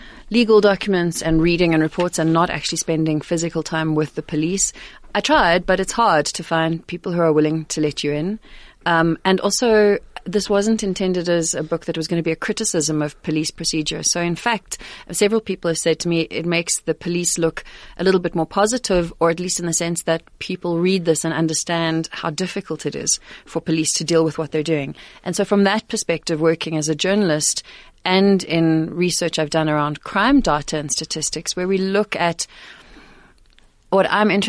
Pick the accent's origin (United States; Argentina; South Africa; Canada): South Africa; Johannesburg, Gauteng; the kinds of stories I grew up reading growing up in Johannesburg, stories in magazines, but also the types of how we were taught history. Growing up as a white South African during apartheid